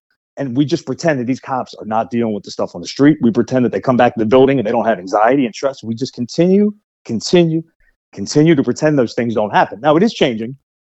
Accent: Pennsylvania, United States; I come from Pennsylvania, tons of police departments.

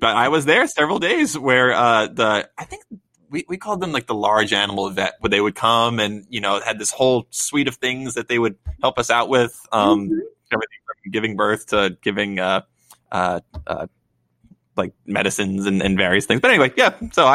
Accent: New York, United States; now in California, United States; growing up in New York, I was assumed we don't have like large, fearsome beasts in North America. And then I came to California, found out I was wrong.

